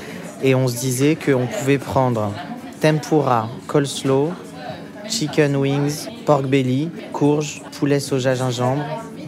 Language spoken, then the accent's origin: French; Paris, Île-de-France, France; born or raised there